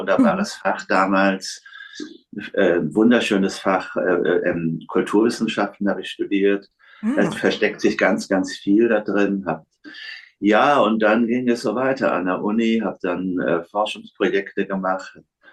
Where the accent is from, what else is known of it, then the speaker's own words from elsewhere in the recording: Stade, Lower Saxony, Germany; born there; ich in den 50er Jahren, Anfang der 50er Jahre, bin ich in Stade geboren, damals britische Besatzungszone